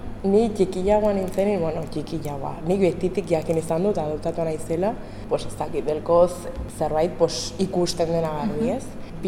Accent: Lesaka, Navarre, Spain; also born or lived in Ethiopia; jaio nintzen Etiopian, bino adoptatua naiz, Lesakan bizitu naiz, haunitz urtez, eta bueno, Lesakarra sentitzen naiz.

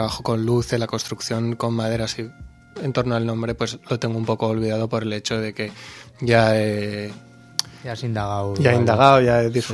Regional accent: Valencia, Valencian Community, Spain; es un proyecto para una ciudad que ha sido la ciudad de Valencia durante mi adolescencia

